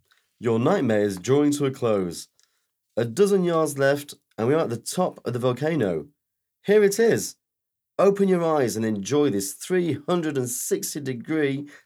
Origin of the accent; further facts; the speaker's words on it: North Island, New Zealand; I'd rather say that I'm a New Zealander of Maori descent. I belong to the Ngapu Iwi from North Island, New Zealand's largest tribe.